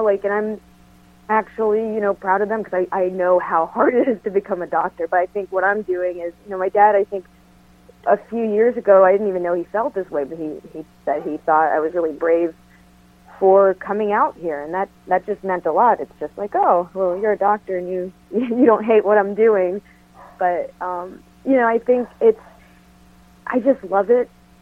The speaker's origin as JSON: {"language": "English", "town": "Fort Myers", "region": "Florida", "country": "United States", "tie": "born or raised there", "said": "Florida. I was born and raised in Florida."}